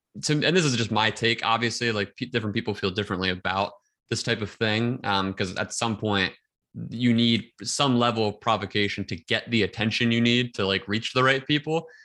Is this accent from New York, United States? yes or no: no; Pennsylvania, United States; I grew up like right outside Philadelphia.